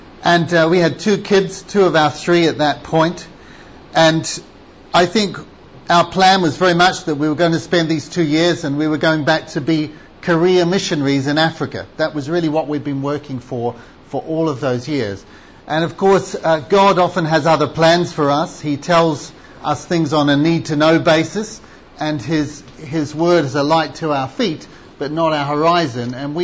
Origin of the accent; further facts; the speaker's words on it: New Zealand; born there; I was born in New Zealand, which is a long way away from here. And I grew up in a Christian home.